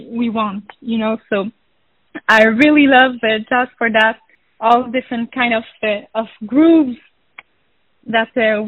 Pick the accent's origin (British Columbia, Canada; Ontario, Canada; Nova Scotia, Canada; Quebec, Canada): Quebec, Canada; Montreal; born there; I was born in Montreal City.